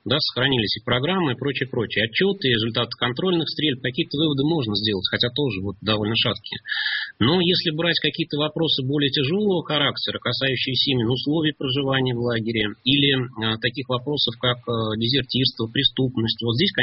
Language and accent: Russian; Zarechny, Russia; вот одно из них располагалось на месте моего родного города Заречного